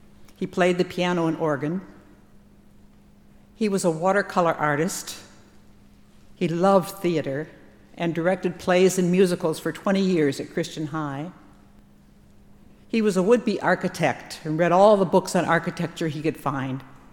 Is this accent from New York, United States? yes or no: no; Iowa, United States; moved away as an adult; It was the same year that I came from Iowa.